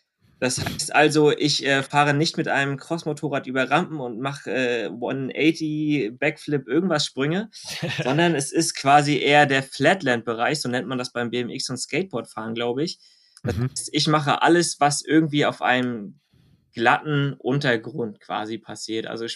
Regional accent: Schwerin, Mecklenburg-Vorpommern, Germany; bei mir in Schwerin, das ist die Stadt, wo ich herkomme

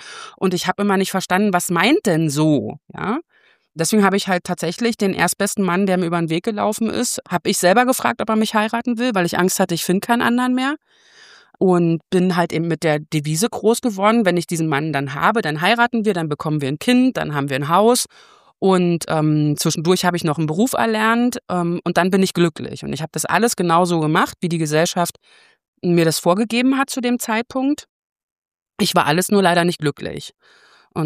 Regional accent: Eberswalde, Brandenburg, Germany; Ich bin geboren und groß geworden in Eberswalde. Das ist zu Ostzeiten eine 70.000 Einwohnerinnenstadt gewesen. Und so eine klassische Kreisstadt, hat man früher dazu gesagt.

